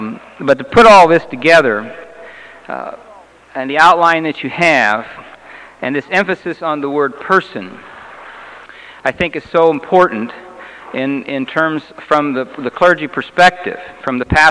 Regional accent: St. Louis, Missouri, United States; Where families, I can remember I was raised in South St. Louis.

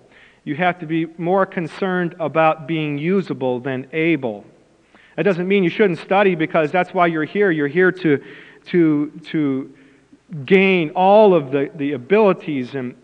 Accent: Missouri, United States; I grew up in Missouri. I served in Kansas, and it was very frightening for me to be in a cross-cultural situation

